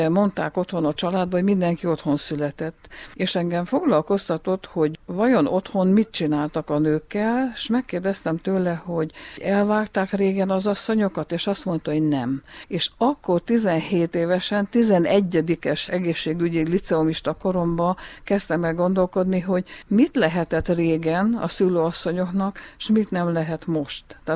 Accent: Transylvania, Romania; Én egy székely asszony vagyok, édesanyja, nagymama.

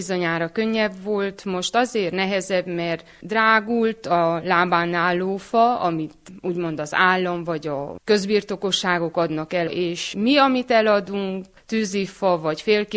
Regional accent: Etéd, Harghita, Romania; now in Martonos, Serbia; férjem idevalósi, martonosi, én etédi származású vagyok

